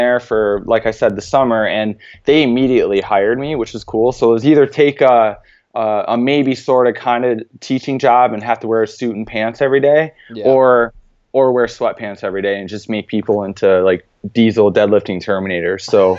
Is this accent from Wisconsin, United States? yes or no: no; New York, United States; So, you know, I ended up moving back to New York, near my hometown, and finished my degree at SUNY Cortland